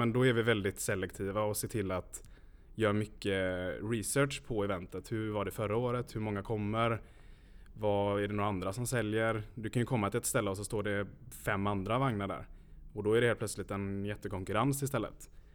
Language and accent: Swedish; Lerum, Västra Götaland County, Sweden; Första eventet vi gjorde var faktiskt Lerumsdagen där vi kommer ifrån.